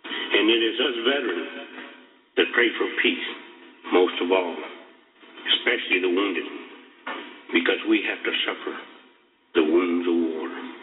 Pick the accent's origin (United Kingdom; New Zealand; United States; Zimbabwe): United States; I'm proud of being American, and even prouder.